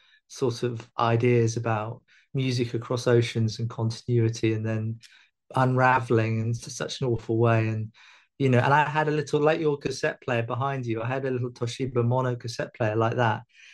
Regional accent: England, United Kingdom; what you're right about is that we as English people, Brits, Europeans, are obsessed, intoxicated with American popular culture

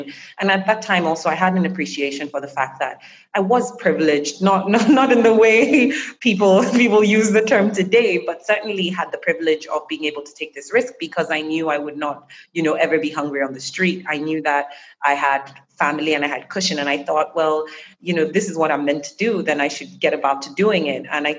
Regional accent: Nigeria; from Nigeria.

